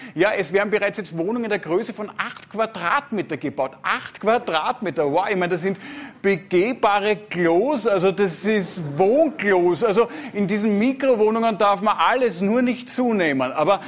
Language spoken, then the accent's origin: German; Austria; Man hat ja oft Angst, gerade als Österreicher, wir haben immer Angst.